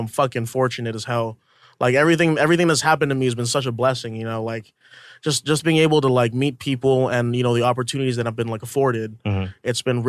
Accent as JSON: {"language": "English", "region": "Hawaii", "country": "United States", "moved": "yes", "lives_now": "New York, United States", "said": "You know, I'm from Hawaii, you know, for a small town. Moved to New York, went to drama school."}